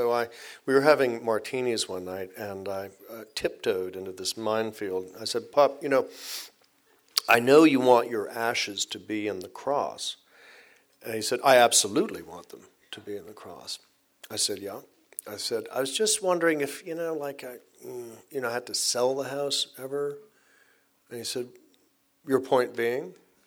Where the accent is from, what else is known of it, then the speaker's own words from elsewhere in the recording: Ireland; I'm Irish, and we kind of like the body, to have one last drink around, to wake the body.